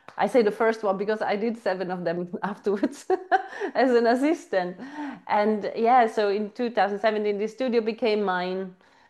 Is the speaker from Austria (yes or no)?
yes; Austria; now in Finland; Yeah, so, well … I'm originally from Austria, living here in Finland many, many years.